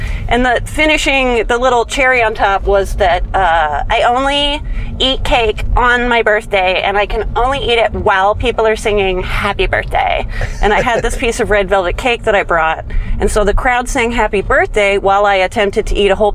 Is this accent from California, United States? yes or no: yes; Napa, California, United States; Because I am from Napa, a neighboring city to Petaluma.